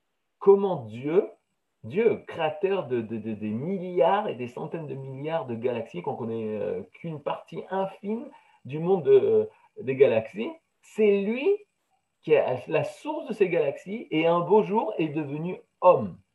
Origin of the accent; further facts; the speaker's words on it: France; Moi j'ai grandi en France, dans la chrétienté